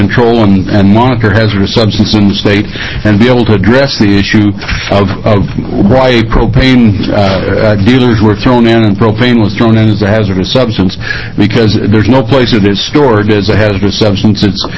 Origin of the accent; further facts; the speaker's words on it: Oregon, United States; I'm from House District 60.